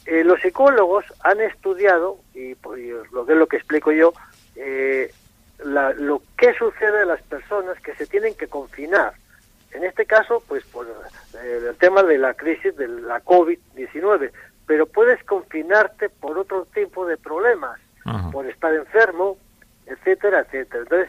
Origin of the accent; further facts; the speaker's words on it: Escalante, Cantabria, Spain; moved away; also born or lived in Santoña / Colombia; Pero bueno, yo en realidad, pues la infancia y todo eso, viví en Escalante hasta que me tocó emigrar a Colombia